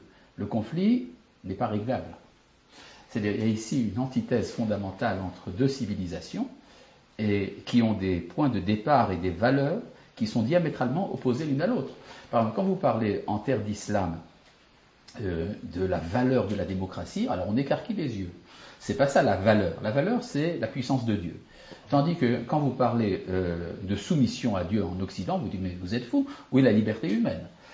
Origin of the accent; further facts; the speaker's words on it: France; depuis mon enfance en France.